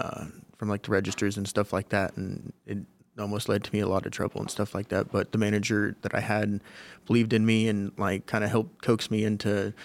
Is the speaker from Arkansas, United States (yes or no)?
yes; Arkansas, United States; He wanted me to go to Missouri, because I'm from Arkansas